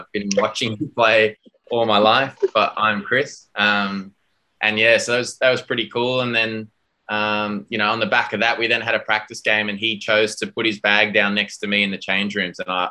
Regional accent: Durban, KwaZulu-Natal, South Africa; I was born and raised in South Africa. So my dad was South African. My mum's English, Essex girl, don't judge. Sitting on the couch in South Africa, in Durban, with my dad

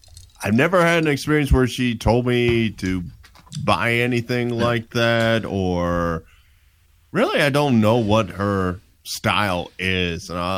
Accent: New Jersey, United States; You know, I'm like, I'm from Jersey. You Georgians don't understand.

